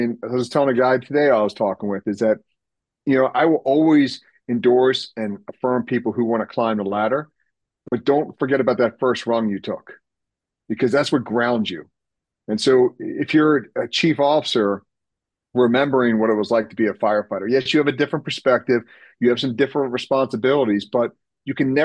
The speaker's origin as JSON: {"language": "English", "town": "Baltimore", "region": "Maryland", "country": "United States", "tie": "born or raised there", "said": "so I'm born and raised in Baltimore. The Orioles are my team."}